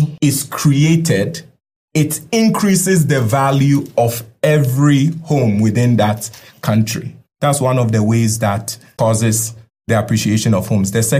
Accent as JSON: {"language": "English", "country": "United States", "said": "Even though I'm American"}